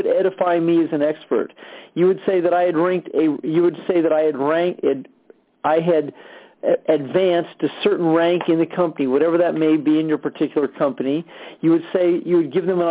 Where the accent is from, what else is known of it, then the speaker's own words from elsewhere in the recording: Stockton, California, United States; I'm from Stockton, California.